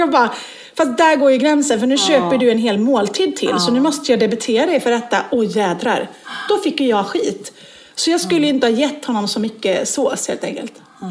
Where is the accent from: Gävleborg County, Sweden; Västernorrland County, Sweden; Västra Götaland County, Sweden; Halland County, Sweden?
Västra Götaland County, Sweden; Borås; Jag är från Borås, jag är bonde.